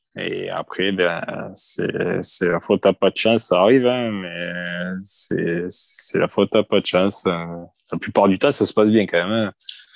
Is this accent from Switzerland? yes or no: no; Occitanie, France; also born or lived in Seine-et-Marne; now in Marseille, France; je suis à Marseille actuellement, mais je suis pas originaire de Marseille. Donc, moi, j'étais plutôt originaire de l'Hérault.